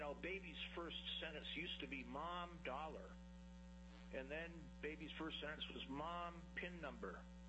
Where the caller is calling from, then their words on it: Bethel, Alaska, United States; I am calling from Bethel.